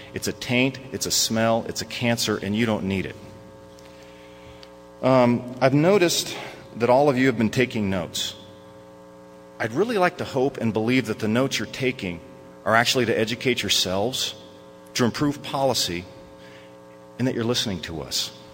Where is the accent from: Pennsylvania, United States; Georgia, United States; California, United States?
California, United States; Los Angeles; I grew up in Los Angeles having to live through smog days through most of the summer.